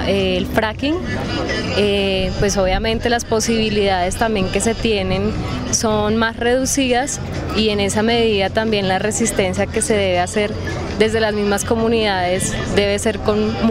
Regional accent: Huila, Colombia; en el departamento del Huila, yo soy huilense

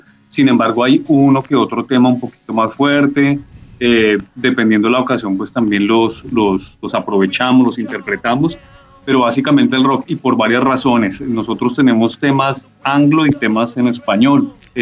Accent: Bogotá, Colombia; now in Girardot, Colombia; Yo soy bogotano, pero pues ya llevo 7 años viviendo acá

